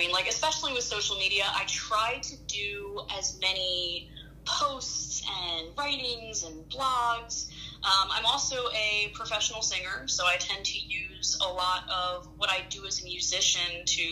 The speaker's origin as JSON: {"language": "English", "region": "New Jersey", "country": "United States", "said": "there's no one in my home state of New Jersey that is willing to take care of my case"}